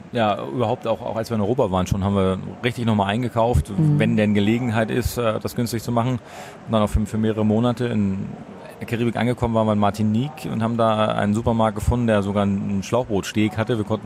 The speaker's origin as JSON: {"language": "German", "country": "Bahamas", "said": "weil bei uns in Bahamas gibt es keine Dämmerung, nicht so richtig zumindest, das ist wie ein Kippschalter, Klackduster."}